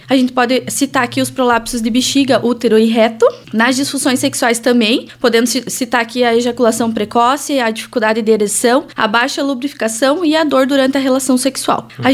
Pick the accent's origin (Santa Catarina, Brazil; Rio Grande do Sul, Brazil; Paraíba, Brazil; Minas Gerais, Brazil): Santa Catarina, Brazil; Campos Novos; Então, eu sou daqui de Campos Novos, né? Meus pais são daqui